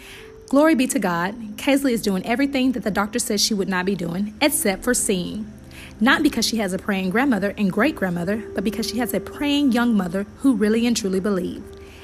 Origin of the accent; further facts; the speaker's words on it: Alabama, United States; Hello there … I'm from North Alabama.